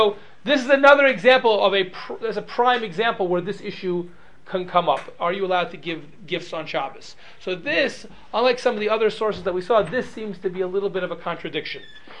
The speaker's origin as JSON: {"language": "English", "town": "Cincinnati", "region": "Ohio", "country": "United States", "tie": "born or raised there", "said": "when I was growing up in Cincinnati, that was a verb."}